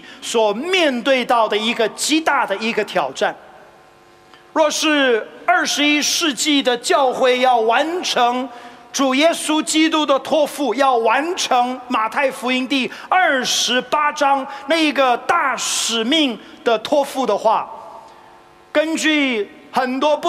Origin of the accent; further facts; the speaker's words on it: China; 他们认为我们中国人都一定是佛教徒，一定是佛教徒。因此当我们跟他们分享我们不是佛教徒，我们乃是基督徒